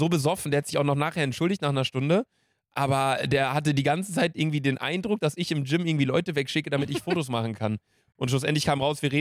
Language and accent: German; Cologne, North Rhine-Westphalia, Germany; Woher kommst du? So, dann ich, hä, ja, also hier Köln und so und sie.